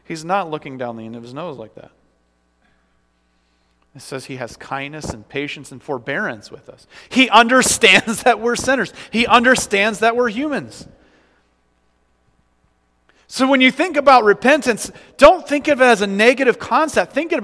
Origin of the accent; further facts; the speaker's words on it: Iowa, United States; I'm from Iowa and I don't even know what a bushel is.